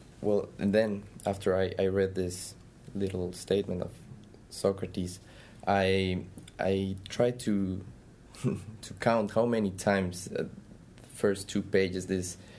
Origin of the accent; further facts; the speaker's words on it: Bogota, Bogotá Capital District, Colombia; English is a second language; I'm from Bogota, Colombia. I did my major in philosophy in La Universidad de los Andes, there in Bogota.